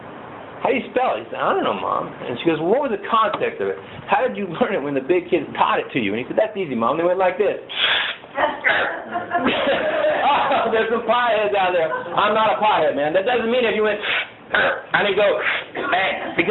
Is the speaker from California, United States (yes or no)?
yes; San Diego, California, United States; it's part of my story, just like being in the military, just like growing up in San Diego.